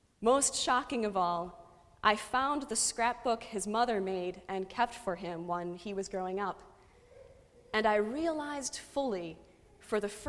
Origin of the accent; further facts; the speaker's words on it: Illinois, United States; I grew up right outside Chicago and right next to O'Hare Airport, one of the busiest airports in the world.